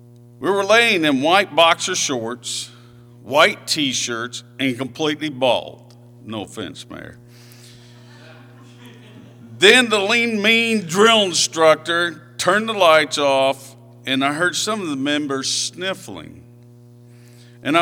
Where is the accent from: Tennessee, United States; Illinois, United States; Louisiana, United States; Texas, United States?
Illinois, United States; Hoopeston; I was born and raised in Hoopston, Illinois.